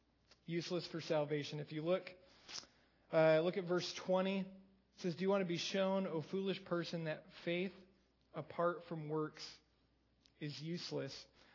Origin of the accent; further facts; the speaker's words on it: Iowa, United States; Growing up in Iowa, and I don't know if this really has anything to do with Iowa